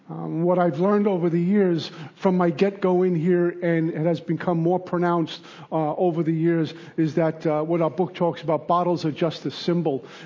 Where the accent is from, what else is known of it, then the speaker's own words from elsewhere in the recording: Brooklyn, New York, United States; I grew up in Brooklyn. I know nothing about camping or hiking.